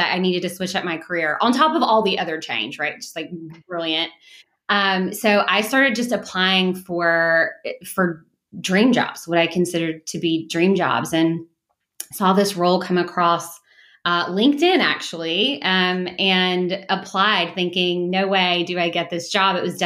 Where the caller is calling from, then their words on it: Charlotte, North Carolina, United States; I am joining from Charlotte, North Carolina, which is our pandemic home for the time being.